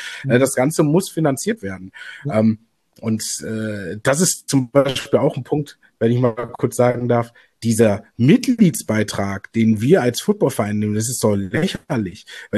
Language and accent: German; North Rhine-Westphalia, Germany; Also ich meine, ich komme aus Nordrhein-Westfalen.